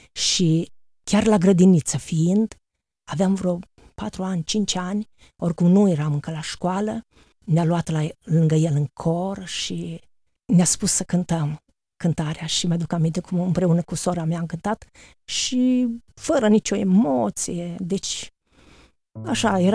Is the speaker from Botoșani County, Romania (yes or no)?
yes; Ipotești, Botoșani County, Romania; M-am născut în 1969, în Ipotești. De mic copil am frecventat biserica din Ipotești.